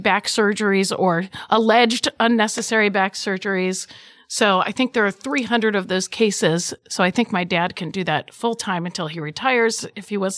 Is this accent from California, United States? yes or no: no; Cincinnati, Ohio, United States; So I was raised in Hyde Park, very east side, and then I moved to Mount Lookout